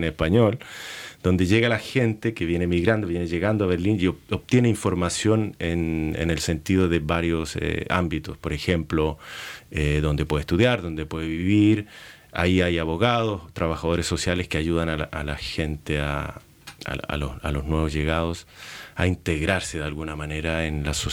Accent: Chile; now in Germany; Soy chileno. He trabajado en varios países de Latinoamérica. Y aquí llegué a Alemania por razones un poco personales

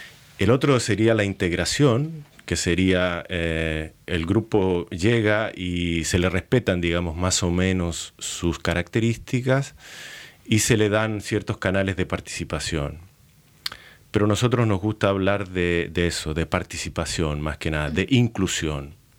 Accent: Chile; now in Germany; Soy chileno. He trabajado en varios países de Latinoamérica. Y aquí llegué a Alemania por razones un poco personales

